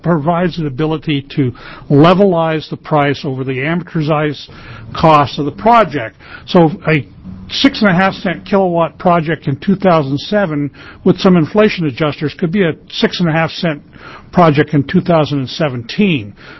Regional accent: Bend, Oregon, United States; I'm from Bend, Oregon

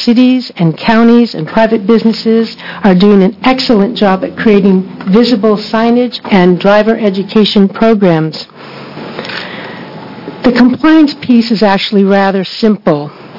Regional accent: Eugene, Oregon, United States; and I am from Eugene, Oregon.

